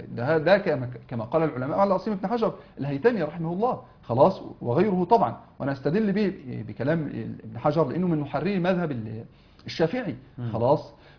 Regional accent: Egypt; واحنا طبعا مصريين

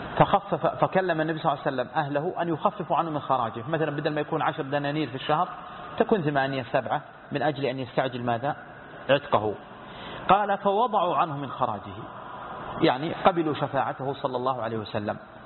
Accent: Saudi Arabia; اللجنة الدائمة عندنا في السعودية

